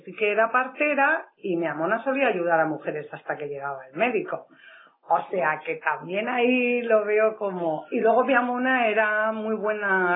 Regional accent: Rentería, Basque Country, Spain; se abrió lo que ahora se llama la escuela feminista en mi pueblo, en Rentería.

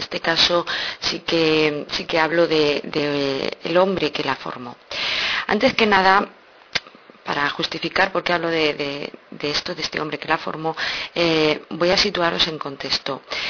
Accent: Castilla-La Mancha, Spain; para hoy he decidido acercarme un poquito a mi tierra. Manchega como yo

